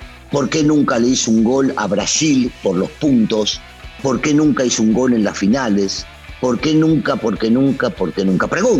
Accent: Argentina; Yo soy muy argentino

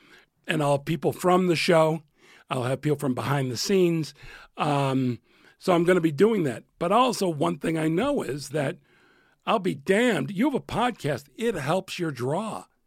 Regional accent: Chicago, Illinois, United States; now in New York, United States; I was a local. I mean, I was from Chicago, but I was living in New York.

